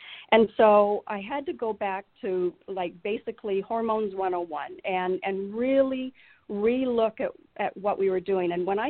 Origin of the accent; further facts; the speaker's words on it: British Columbia, Canada; moved away as an adult; also born or lived in New Mexico; now in Arizona, United States; My accent might be showing up. I actually grew up in British Columbia, so I raised my children in the West Coast, Northwest, and came to Arizona in 2010. I was in New Mexico